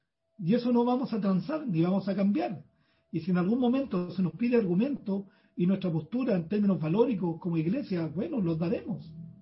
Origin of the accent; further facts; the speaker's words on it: Chile; como ciudadano de este país, como chileno, digamos.